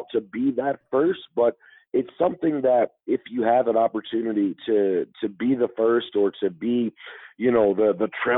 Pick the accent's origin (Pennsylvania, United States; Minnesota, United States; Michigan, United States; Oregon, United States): Michigan, United States; Detroit; I'd always been a Wings fan just growing up in Detroit, you know.